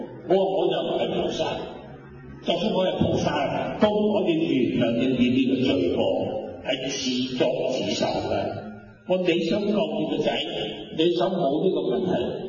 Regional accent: China; 我哋中国人嘅人种啊，每样家高唔大啊

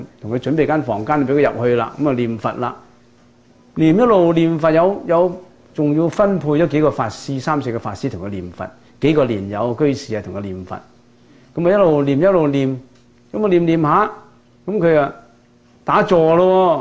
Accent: Guangdong, China; 我哋廣東人講補鑊

